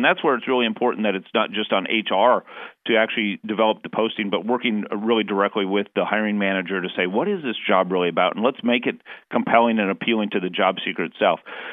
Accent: Wisconsin, United States; It doesn't make a lot of sense, for instance, to do college university visits in my home state of Wisconsin

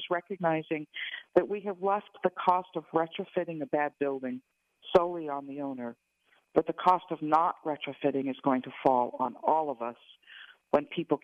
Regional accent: California, United States; I grew up in California. One of my earliest memories is an earthquake.

